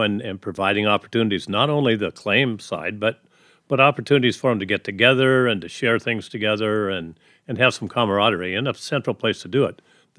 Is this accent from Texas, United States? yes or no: no; Tacoma, Washington, United States; You know, what really drove me to try and help vets was when I was growing up in Tacoma.